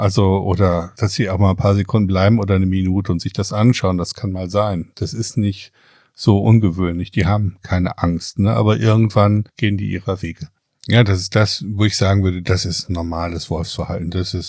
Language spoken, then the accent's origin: German; North Rhine-Westphalia, Germany; Ich bin ja jetzt aus dem Ruhrgebiet und bei uns in Schermbeck oben, Kirchhellen, Bottrop-Kirchhellen, Schermbeck